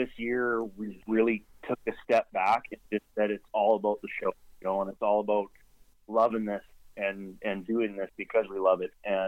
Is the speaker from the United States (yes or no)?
no; Canada; as a Canadian, you kind of have to like hockey, but I enjoyed playing growing up and stuff